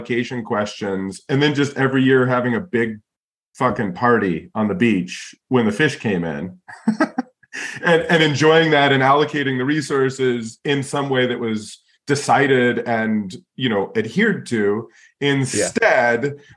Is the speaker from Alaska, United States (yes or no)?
yes; Alaska, United States; born there; the Cliff Note version, I guess, is I was born in Alaska.